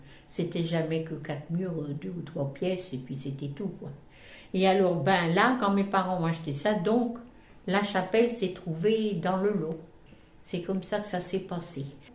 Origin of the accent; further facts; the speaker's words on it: Montgorzon, France; born there; Moi, je suis née à Montgorzon. À Montgorzon, c'est à côté, pas très loin, le 8-11-38.